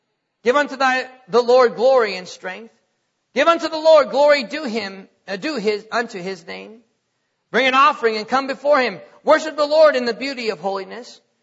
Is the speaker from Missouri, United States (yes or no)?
no; North Dakota, United States; I'm from North Dakota, folks. It's not as bad as far as heat goes up there right now.